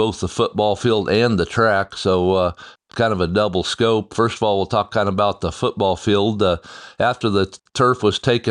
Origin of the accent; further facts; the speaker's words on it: Idalia, Colorado, United States; I was raised in Idalia, Colorado, in eastern Colorado.